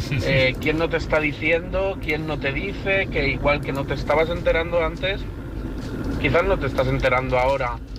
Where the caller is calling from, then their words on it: Madrid, Community of Madrid, Spain; de Madrid.